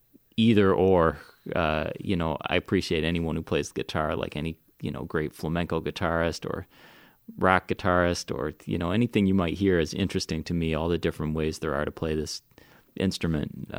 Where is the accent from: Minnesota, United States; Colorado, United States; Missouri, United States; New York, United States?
New York, United States; Brooklyn; born there; Well, I was born in Brooklyn, and actually my parents had met in college at University of Michigan in Ann Arbor. And so I was born in 1977, and Brooklyn was rough at that time.